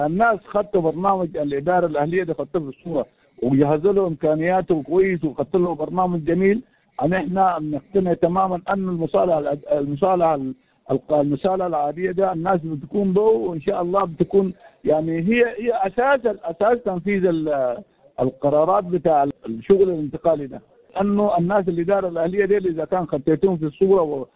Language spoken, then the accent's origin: Arabic; Darfur, Sudan; مشاكل دارفور، نحن من دارفور طبعا، مشاكل دارفور ده عميق جدا